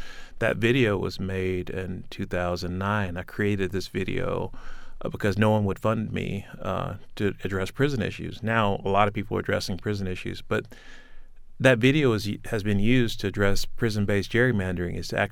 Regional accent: United States; so I've never been to Africa. I've never really called myself African-American. I'm just an American who's black.

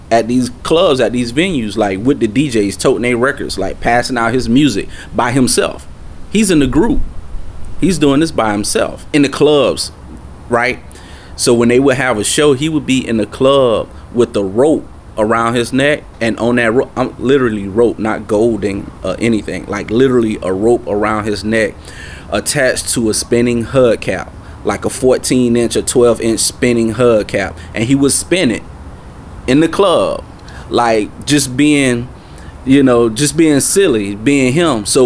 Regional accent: Tallahassee, Florida, United States; I'm from Tallahassee, Florida.

